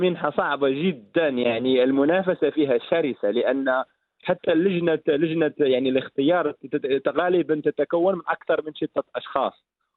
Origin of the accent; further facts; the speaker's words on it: Morocco; كنت في المغرب، وطبعا كنت مدرس لغة إنجليزية في المغرب، ولكن الحمد لله في بلدنا المغرب